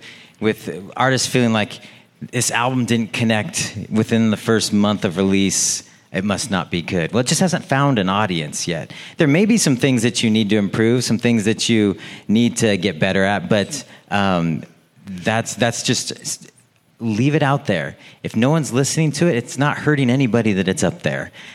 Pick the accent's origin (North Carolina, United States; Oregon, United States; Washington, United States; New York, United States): Oregon, United States; Portland; And I've experienced it playing in Portland, Oregon, my hometown, with various bands.